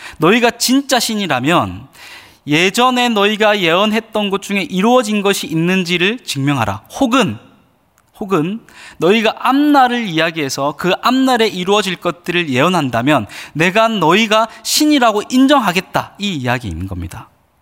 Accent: Samcheonpo, South Gyeongsang, South Korea; born there; moved away as an adult; 저는 삼천포라는 그 도시에서 태어났습니다. 제가 20살에 처음 서울이라는 곳에 와봤는데

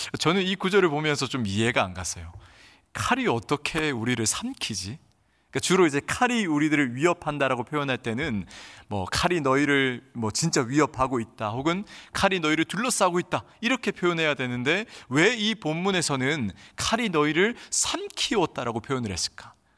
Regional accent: Busan, South Korea; 저는 고향이 부산이라 또 부산하면 해운대 바다가 유명하지 않습니까?

